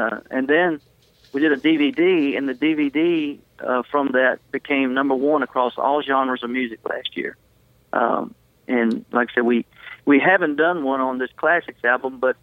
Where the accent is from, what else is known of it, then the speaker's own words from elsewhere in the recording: the South, United States; I'm from the South and everything, and I love that song.